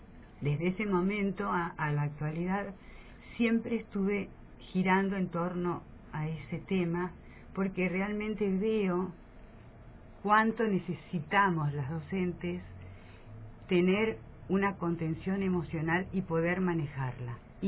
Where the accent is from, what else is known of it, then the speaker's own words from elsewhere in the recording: Capitán Sarmiento, Buenos Aires Province, Argentina; yo vengo del distrito de Capitán Sarmiento, fui directora durante 18 años de un jardín rural